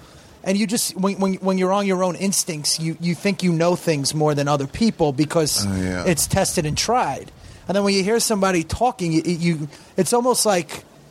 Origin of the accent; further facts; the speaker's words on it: Passaic, New Jersey, United States; Well, New Jersey. I grew up in Passaic. Well, I went to 15 different schools, man. One high school.